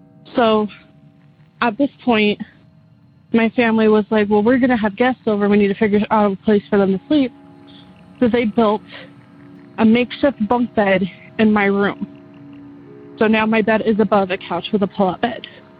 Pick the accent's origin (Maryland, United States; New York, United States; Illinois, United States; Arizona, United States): Arizona, United States; Prescott; I am from Prescott, Arizona.